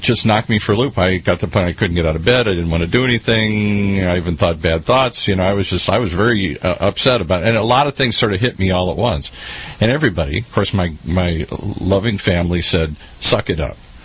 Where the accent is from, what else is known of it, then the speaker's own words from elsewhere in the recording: Midwest, United States; And I grew up in the Midwest